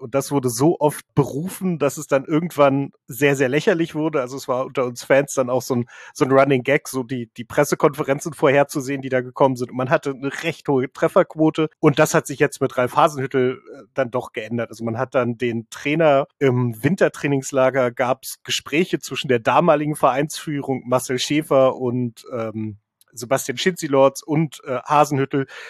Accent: Wolfsburg, Lower Saxony, Germany; wie gesagt, ich komme aus Wolfsburg

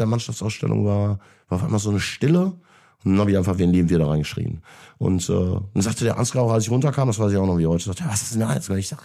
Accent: Bochum, North Rhine-Westphalia, Germany; wir sind beide Bochumer, ne?

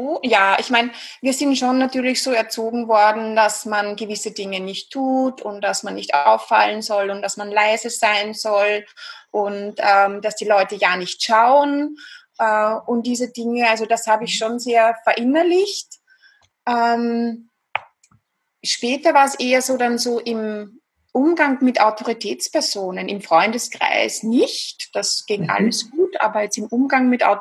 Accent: Vienna, Austria; accent: Viennese; wie du schon sagtest, ich komme aus Österreich, aus Wien. Ich glaube, man hört es auch ganz gut raus, ein bisschen an der Stimmfärbung, an der typisch österreichisch-wienerischen.

